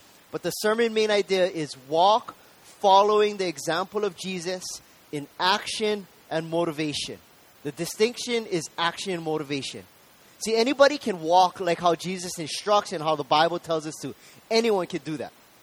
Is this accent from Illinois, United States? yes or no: no; Hawaii, United States; For any of us growing up in Hawaii, most of us understand what this means, to be a part of a family and the significance of being part of this close-knit group of people.